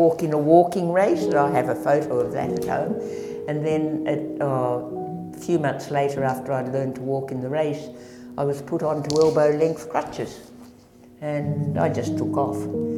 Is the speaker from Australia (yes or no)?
yes; Albury, New South Wales, Australia; born there; I was born in Albury on the Victorian-New South Wales border. It was Albury and Wodonga then. Never the two would meet, but it's Albury-Wodonga now. In July 1945